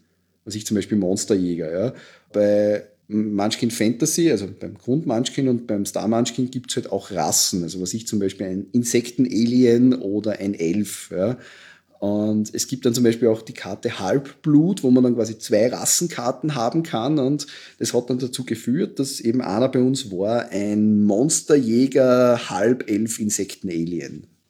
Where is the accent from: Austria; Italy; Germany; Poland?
Austria; bei uns in Österreich